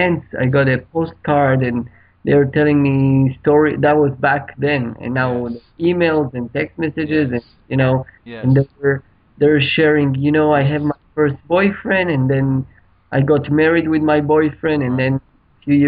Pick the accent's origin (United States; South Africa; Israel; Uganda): Israel; I was born and raised in Israel.